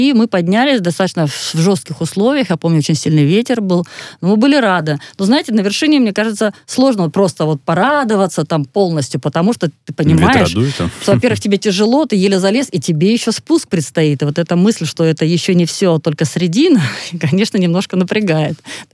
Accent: Pyatigorsk, Stavropol Krai, Russia; Я сама из Пятигорска, поэтому я там рядышком жила раньше.

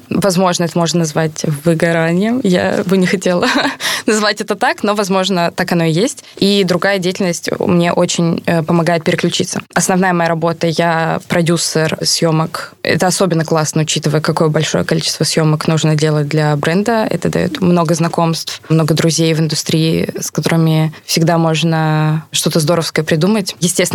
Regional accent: Voronezh, Voronezh Oblast, Russia; Шьем мы в основном в Воронеже, в моем родном городе.

